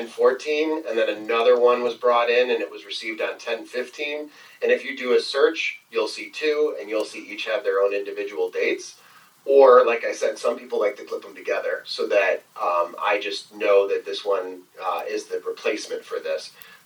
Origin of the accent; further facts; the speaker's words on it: New York, United States; here in New York is like, and I'm sorry, I'm from New York